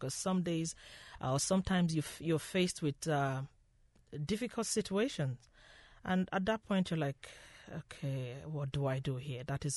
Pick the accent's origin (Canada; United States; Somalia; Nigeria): Nigeria; now in Ireland; I'm from Nigeria.